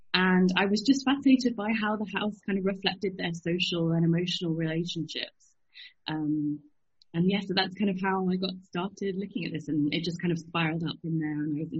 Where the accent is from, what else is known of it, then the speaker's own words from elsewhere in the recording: Chester, North West England, United Kingdom; Plasnoeth in Llangollen in North Wales. And that's kind of very near to where I grew up in Chester.